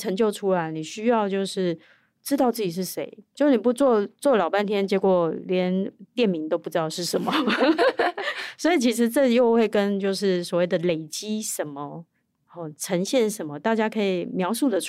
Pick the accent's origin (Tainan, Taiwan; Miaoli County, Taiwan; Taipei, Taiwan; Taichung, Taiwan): Taipei, Taiwan; Wanhua; born there; 跟我出生的地方万华那边的一个八十几年的老旧菜市场去提议